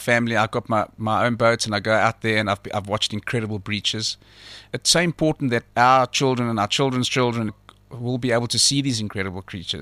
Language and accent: English; Somerset West, Western Cape, South Africa; I think when I was about 5 years old, when I was growing up in Somerset West